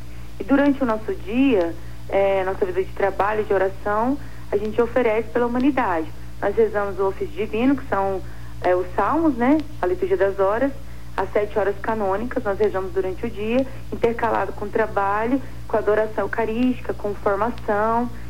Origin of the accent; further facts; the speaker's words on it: Anápolis, Goiás, Brazil; Eu sou de Anápolis, Goiás.